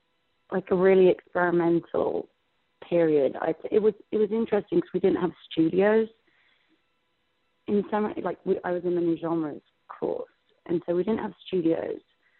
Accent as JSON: {"language": "English", "town": "Los Angeles", "region": "California", "country": "United States", "tie": "born there", "said": "Yes, I was born in Los Angeles."}